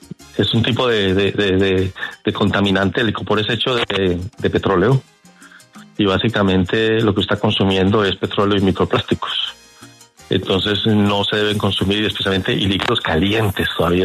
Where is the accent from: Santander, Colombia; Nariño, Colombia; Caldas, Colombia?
Caldas, Colombia; Manizales; yo soy de Manizales, el agua de Manizales es una de las mejores del mundo